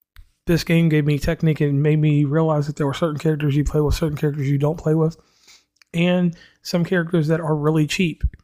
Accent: West Virginia, United States; from West Virginia

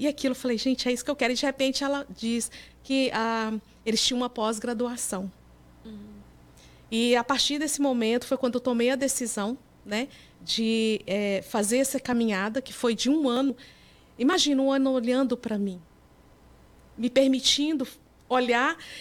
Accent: Brasília, Federal District, Brazil; Eu sou de Brasília.

